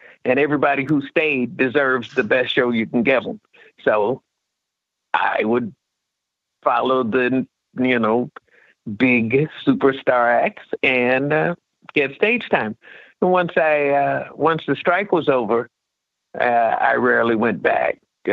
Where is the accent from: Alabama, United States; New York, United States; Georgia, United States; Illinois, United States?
Illinois, United States; Chicago; Rhiney was from Chicago, and I'm from Chicago.